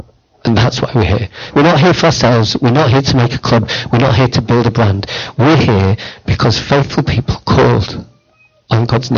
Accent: North West England, United Kingdom; when we grew up in Lancashire, people did coal mining and cotton Mills. That's what. That's part of my history and my heritage.

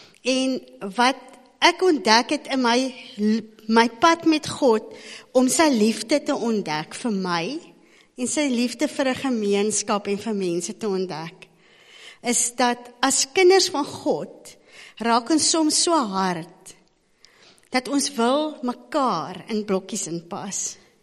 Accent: Standerton, Mpumalanga, South Africa; Ek is 'n tannie en ek kom van Standerton af.

